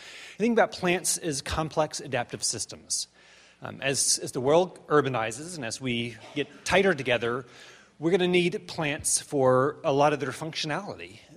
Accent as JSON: {"language": "English", "town": "Birmingham", "region": "Alabama", "country": "United States", "tie": "born or raised there", "said": "I grew up in Birmingham, Alabama. I was a suburban kid. We lived on the edges of Birmingham."}